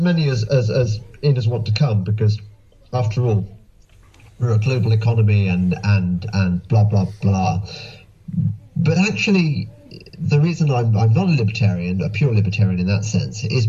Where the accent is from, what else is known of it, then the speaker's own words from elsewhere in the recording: United Kingdom; They are now as British as they come, as British as I am, and that's fine.